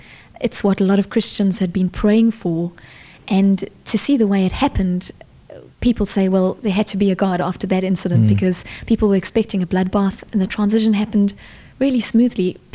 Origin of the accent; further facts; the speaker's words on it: South Africa; And that, as a South African, I can tell you that that is a huge, huge statement to make.